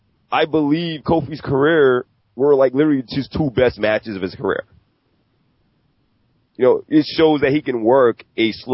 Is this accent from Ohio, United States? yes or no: no; Brooklyn, New York, United States; Mr. Young Navigator Productions himself, …, from Brooklyn, New York.